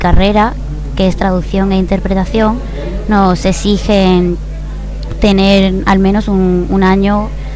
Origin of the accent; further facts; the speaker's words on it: Málaga, Andalusia, Spain; tengo 22 años, soy de Málaga, de Andalucía, y hace 2 años estuve de Erasmus en Bruselas.